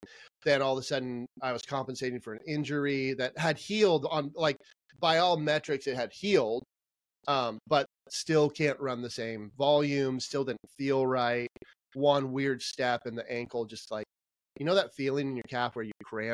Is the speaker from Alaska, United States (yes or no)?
no; Sacramento, California, United States; I'll just run a marathon in my hometown, Sacramento.